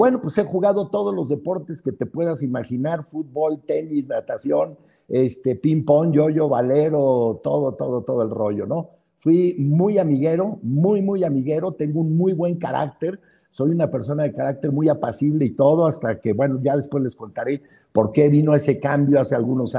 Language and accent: Spanish; Guadalajara, Jalisco, Mexico; born there; Mi mamá era alemana de Wiesbaden, Alemania. Yo nací en Guadalajara, Jalisco. Mi papá era de Luis Moya, Zacatecas.